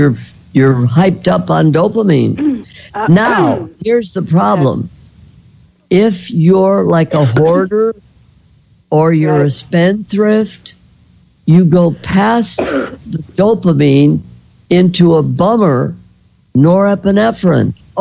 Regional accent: Chicago, Illinois, United States; You can tell I'm from Chicago because I drink pop.

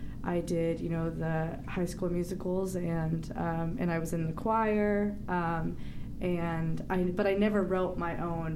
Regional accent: Vacaville, California, United States; I grew up in Vacaville, California, about 45 minutes south of Sacramento.

